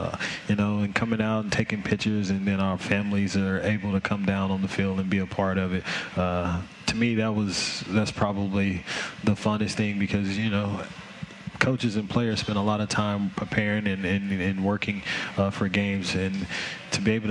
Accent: Memphis, Tennessee, United States; Memphis, Tennessee.

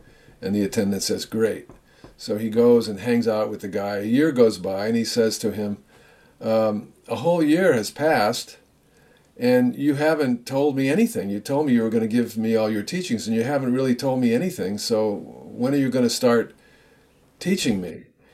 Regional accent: United States; "Oh my God, it's in me. I'm an American too."

